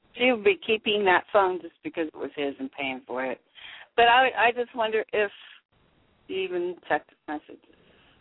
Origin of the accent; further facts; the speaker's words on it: Indiana, United States; now in Sacramento, United States; We didn't grow up together. I grew up in Indiana.